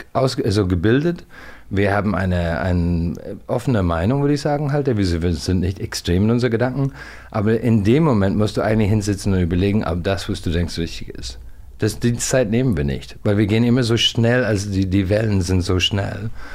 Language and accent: German; Ireland; ich komme aus Irland